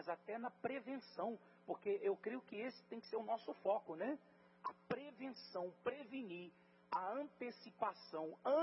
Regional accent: Minas Gerais, Brazil; Eu sou lá de Minas Gerais e lá eu já ouvia falar da cidade de Anápolis. E de 2010 para cá, me tornei cidadão em Goiás também.

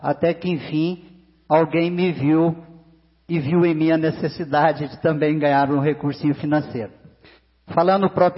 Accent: Santa Terezinha, Brazil; a Santa Terezinha, minha cidade natal, foi emancipada em 25 de outubro de 1963 e eu nasci em Santa Terezinha no dia 17 de novembro de 63. Eu sou o primeiro filho teresiense

